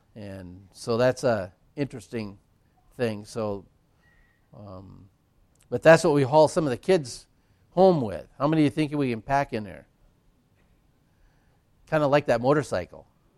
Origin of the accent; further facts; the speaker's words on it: Wisconsin, United States; We're from Wisconsin, but we receive some from Virginia and from Canada.